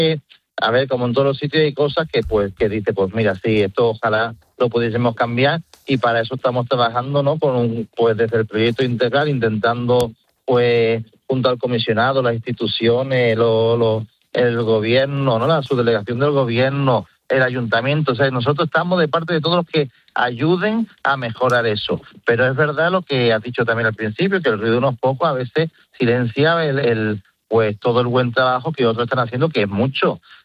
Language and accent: Spanish; Rota, Andalusia, Spain; accent: Andalusian; also born or lived in Barcelona; ahora que has dicho que nací en Barcelona, la gente me va a escuchar de andaluz, que me he criado en Rota, Cádiz, desde chico.